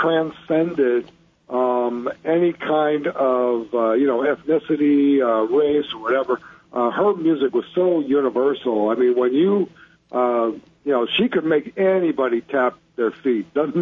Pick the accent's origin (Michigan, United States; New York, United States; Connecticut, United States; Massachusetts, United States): Michigan, United States; Detroit; You know, growing up in Detroit